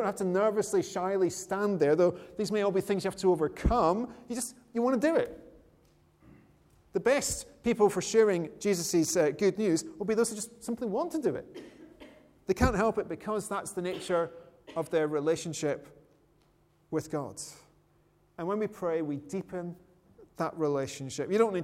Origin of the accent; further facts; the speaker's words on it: United Kingdom; born there; But, you know, it's very blessed to be born in Britain.